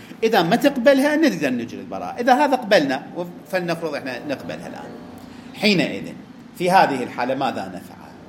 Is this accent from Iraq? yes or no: yes; Najaf, Najaf Governorate, Iraq; إذا 500,000 امرأة عندنا في النجف أنثى